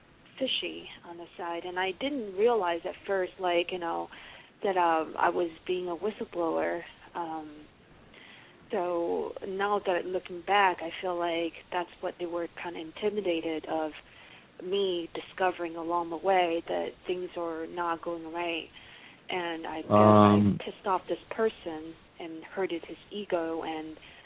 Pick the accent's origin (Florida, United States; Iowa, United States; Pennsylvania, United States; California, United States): California, United States; I'm from California.